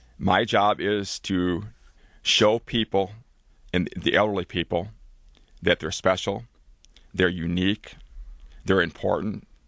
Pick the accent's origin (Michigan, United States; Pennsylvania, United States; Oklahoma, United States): Michigan, United States; Oscoda; one happened to be one of my best friends I grew up in Oscoda with.